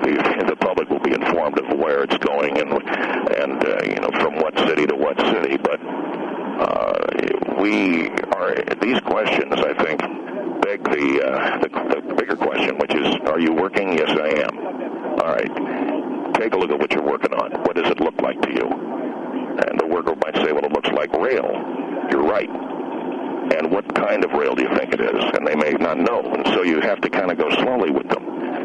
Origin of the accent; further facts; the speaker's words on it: Los Angeles, California, United States; I mean, I come from Los Angeles originally. I wouldn't go to San Francisco if you paid me $1 million.